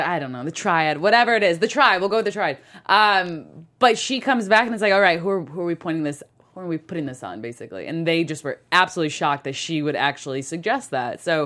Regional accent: East Coast, United States; Like, I'm from the East Coast. I know those frat boys.

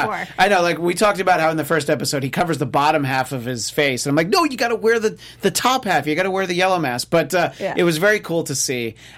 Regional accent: New York City, New York, United States; As a New Yorker, yes, that is not a New York City subway.

